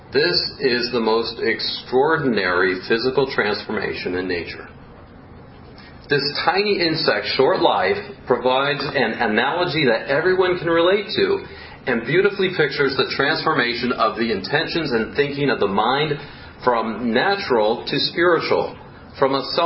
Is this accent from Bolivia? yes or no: no; Miami, Florida, United States; When I was growing up in Miami, Florida, my mom and dad had Proverbs 3:6 hanging on the wall.